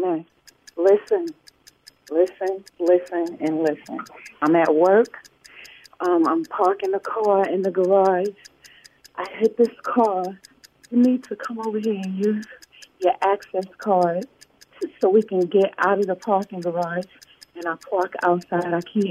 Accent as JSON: {"language": "English", "town": "Brooklyn", "region": "New York", "country": "United States", "lives_now": "Atlanta, United States", "said": "I'm from Brooklyn. I'm in Atlanta now, though."}